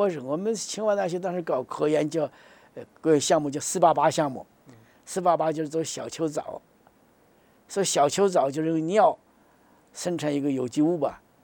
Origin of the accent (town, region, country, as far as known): China